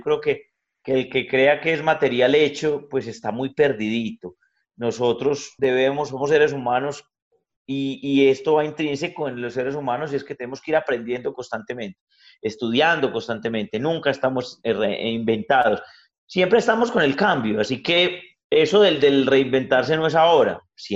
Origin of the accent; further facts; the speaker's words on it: Medellín, Antioquia, Colombia; Soy de Medellín, Antioquia, Colombia, pero más que decir que soy de Medellín, soy colombiano, soy latinoamericano